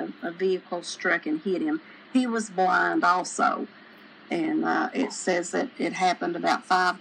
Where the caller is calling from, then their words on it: Florida, United States; I'm calling from Florida.